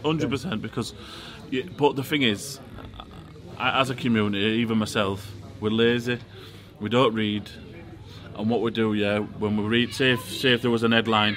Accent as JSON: {"language": "English", "country": "United Kingdom", "said": "As British people, we don't have companionship."}